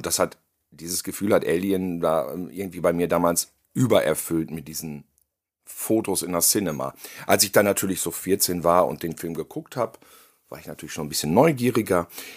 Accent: Gütersloh, North Rhine-Westphalia, Germany; ich komme aus Gütersloh, wir hatten ja einen Militärflughafen und deswegen hatten wir englisches Fernsehen

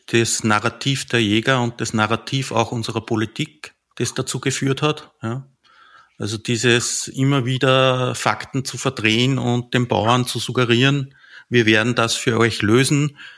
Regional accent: Austria; bei uns in Österreich

